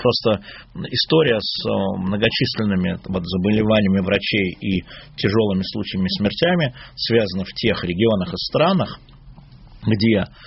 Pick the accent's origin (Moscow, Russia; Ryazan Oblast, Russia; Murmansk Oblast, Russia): Moscow, Russia; я москвич